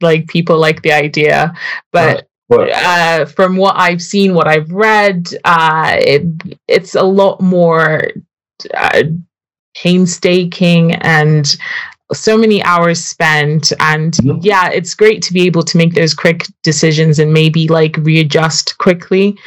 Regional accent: Zimbabwe; now in United Kingdom; I grew up in Zimbabwe, and Old Mutual was like the bank that everyone used. It was funny moving to the UK

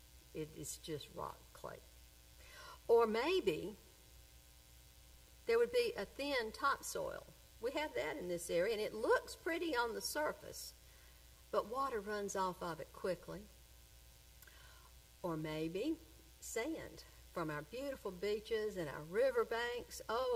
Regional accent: Zebulon, North Carolina, United States; As many of you know, I grew up in East Wake County, Zebulon to be specific, on a tobacco farm.

